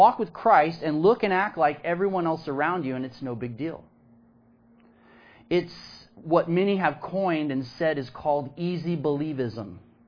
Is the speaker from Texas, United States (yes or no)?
yes; Texas, United States; I know this because I grew up in Texas and have, you know, been in the South for a long period of time.